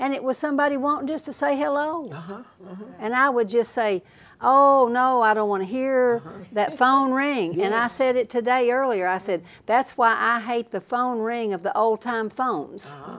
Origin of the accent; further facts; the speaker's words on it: Kentucky, United States; Well, you know, I came from the Eastern Kentucky Mountains.